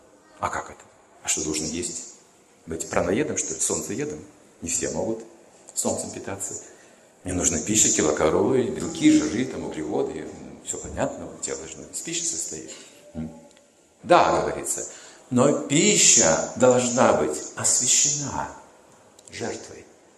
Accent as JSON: {"language": "Russian", "country": "Kazakhstan", "said": "Я не просто казах, я еще душа."}